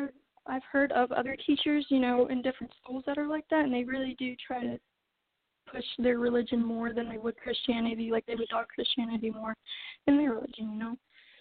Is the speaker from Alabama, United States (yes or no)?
yes; Alabama, United States; Which I'm from Alabama